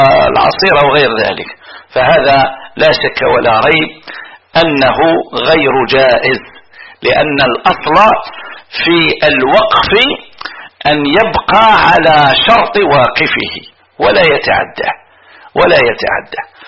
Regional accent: Algiers, Algiers Province, Algeria; وعندنا في الجزائر العاصمة أكبر مقبرة وهي معروفة مشهورة

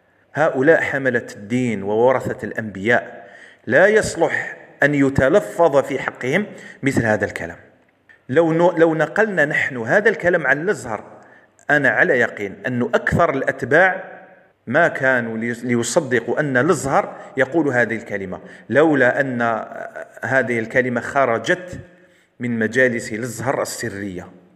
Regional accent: Algeria; تستعمل بالإجماع في بلادنا الجزائر في سياق الذم

